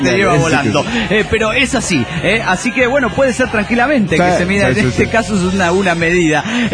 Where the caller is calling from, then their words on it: Santa Clara, California, United States; Soy el chico de Santa Clara, California.